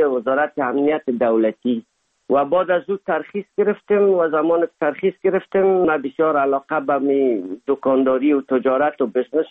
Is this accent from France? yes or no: no; Afghanistan; now in Germany; اما دوری یک از افغانستان بر آمدیم تا آلمان رسیدیم، تمام اعضای فامیل ما در حدود 7 ماه طول کشید